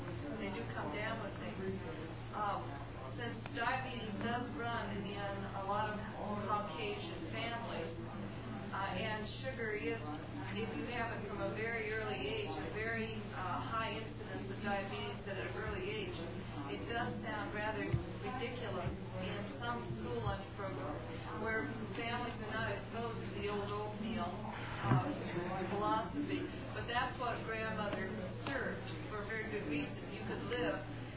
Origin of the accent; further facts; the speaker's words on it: Boulder, Colorado, United States; I noticed I'm from Boulder, Colorado